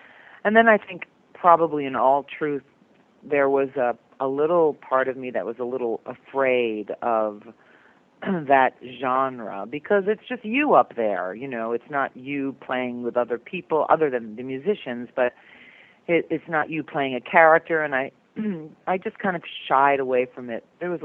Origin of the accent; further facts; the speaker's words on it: Brooklyn, New York, United States; So I decided to call the show Made in Brooklyn, which is where I'm from. And I tell stories about growing up in Brooklyn, which is kind of colorful and fun.